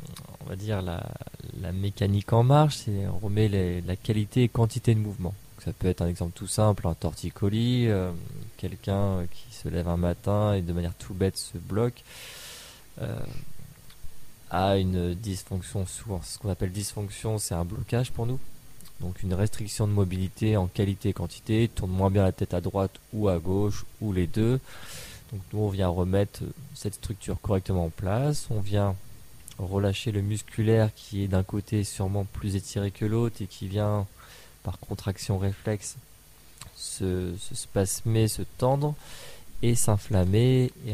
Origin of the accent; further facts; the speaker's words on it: Saint-Cyr-sur-Loire, Centre-Val de Loire, France; Je suis originaire de la région de Tours, plutôt du côté nord, sur le Saint-Cyr-sur-Loire.